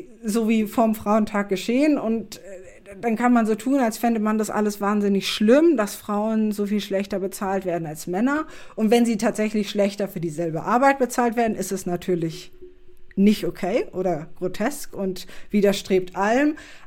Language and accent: German; Bavaria, Germany; now in Berlin, Germany; Ich komme eigentlich aus Bayern